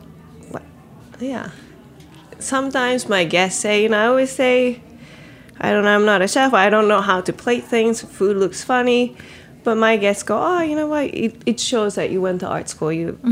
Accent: Fukuoka, Japan; So I am from Fukuoka, Japan.

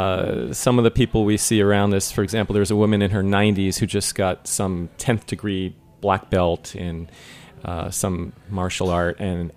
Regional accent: New York, United States; I'm a New Yorker. I don't have time.

